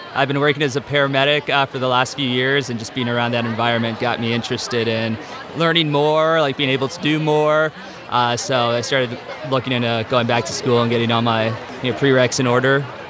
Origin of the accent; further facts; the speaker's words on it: Los Angeles, California, United States; I'm from Los Angeles.